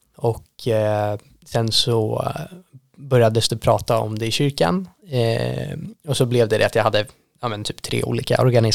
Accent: Sweden; Så jag var ju svensk då, så hade vi en norsk, några från Schweiz, Frankrike, USA, Kanada.

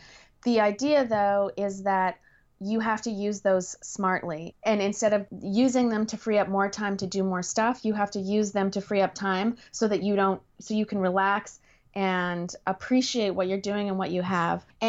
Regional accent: Canada; now in Los Angeles, United States; I'm Canadian, even though I live in LA.

